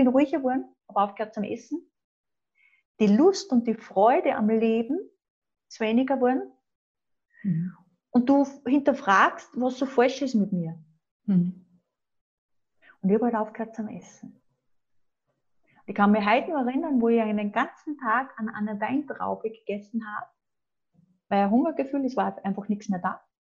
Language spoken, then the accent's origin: German; Austria; es wurde meine Identität als Frau, als Österreicherin, schlecht gemacht